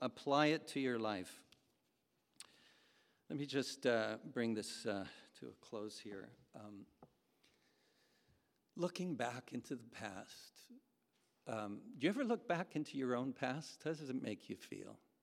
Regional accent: Canada; And I said, oh, we're from Canada.

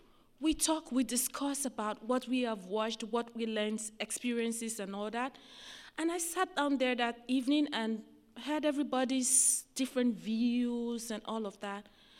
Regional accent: Nigeria; Hello, I'm coming from Nigeria, and then you are showing movies about jihadists.

